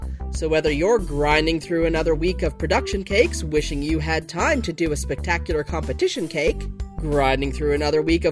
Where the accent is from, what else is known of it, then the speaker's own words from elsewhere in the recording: Canada; also born or lived in Austin; Well, I'm Canadian and we used to say Merci Buckets.